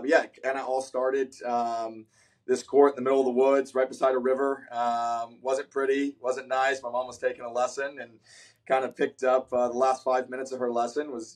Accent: Athens, Georgia, United States; So for me, I think growing up in Athens, Georgia, kind of being 20, 30 minutes from the university

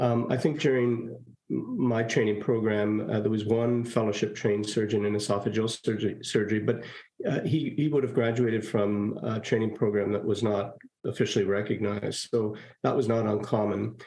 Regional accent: Saint-Laurent, Quebec, Canada; born there; I was born in Saint-Laurent, Quebec. I was the youngest of four children.

